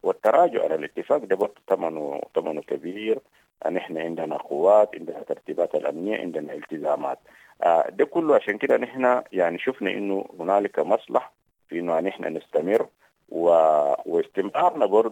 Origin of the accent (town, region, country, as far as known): Sudan